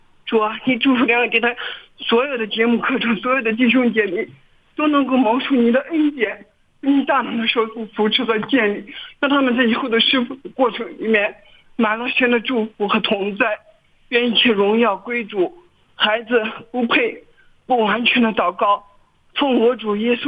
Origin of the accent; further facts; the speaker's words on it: Shaanxi, China; 我是陕西的